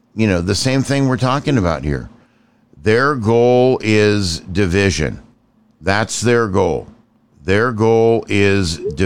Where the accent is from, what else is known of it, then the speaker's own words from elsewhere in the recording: New York, United States; Now in New York, as New Yorker, there was another state